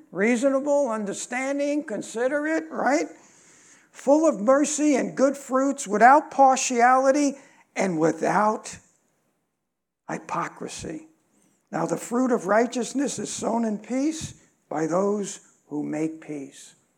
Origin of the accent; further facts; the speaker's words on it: New York, United States; I'm at a disadvantage with that one. I'm from New York. I fly off the handle easily.